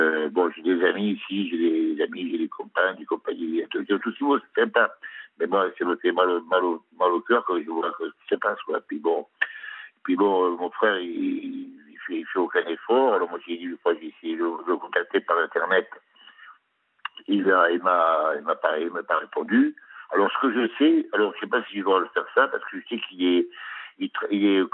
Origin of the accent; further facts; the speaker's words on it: Bordeaux, Nouvelle-Aquitaine, France; Non, je suis à Bègles. Moi, je suis de Bordeaux.